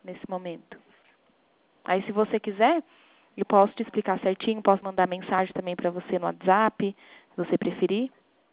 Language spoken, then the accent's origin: Portuguese; Bragança Paulista, São Paulo, Brazil; Isso, eu sou daqui também, de Bragança Paulista.